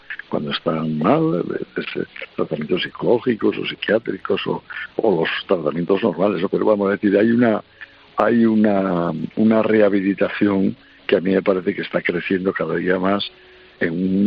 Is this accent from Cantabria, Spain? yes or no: yes; Santander, Cantabria, Spain; yo soy de Santander